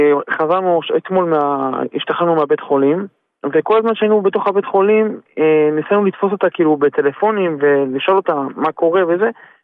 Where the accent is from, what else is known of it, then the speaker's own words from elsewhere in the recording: Beit Shemesh, Jerusalem District, Israel; אני גם מבית שמש.